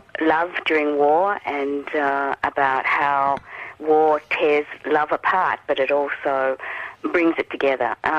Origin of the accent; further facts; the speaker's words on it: Melbourne, Victoria, Australia; I did. I grew up in Melbourne.